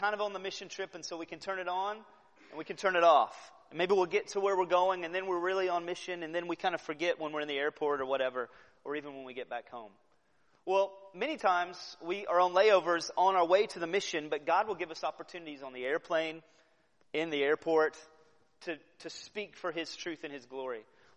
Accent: United States; Being American here, sometimes in a country that's different

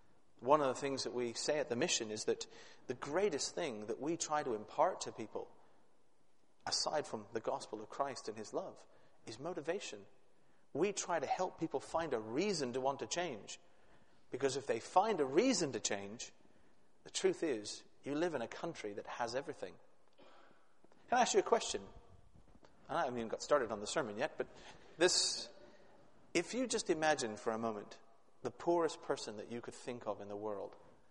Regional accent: Canada; moved away as an adult; also born or lived in Mexico; now in Glasgow, United Kingdom; can guess I'm not a native Glaswegian. I am a Canadian implant. I've been over here for a few years now, but I have been in church missions and actually been away from my home country of Canada now for 28 years.

